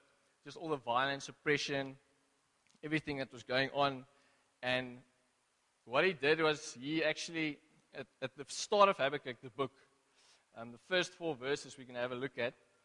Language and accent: English; Western Cape, South Africa; now in East London, South Africa; we hail from the West Coast. We moved to East London this year, or last year, January.